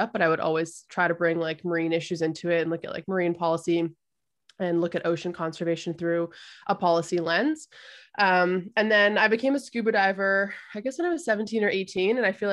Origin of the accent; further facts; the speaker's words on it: Canada; I was actually like born and raised in Canada.